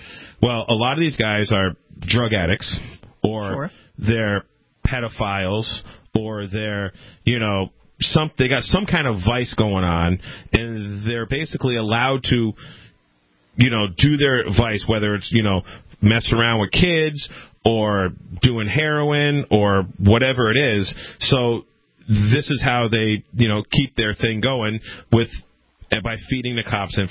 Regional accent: Massachusetts, United States; Well, where I grew up in Western Mass, the locals are like, quote, suicide

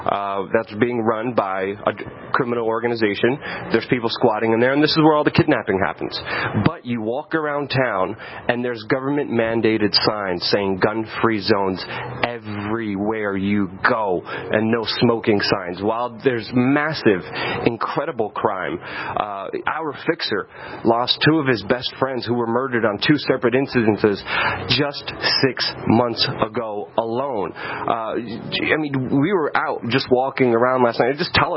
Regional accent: New York City, New York, United States; I mean, I grew up in Brooklyn in the 90s. I saw people shot. I saw people stabbed.

